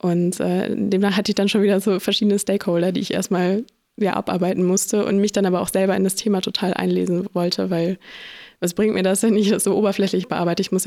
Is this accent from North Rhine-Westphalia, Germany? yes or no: yes; Essen, North Rhine-Westphalia, Germany; now in Berlin, Germany; in meiner Heimat Essen rumgelaufen, habe mir alle Praxen irgendwie abgeklingelt in Berlin, wo ich jetzt wohne.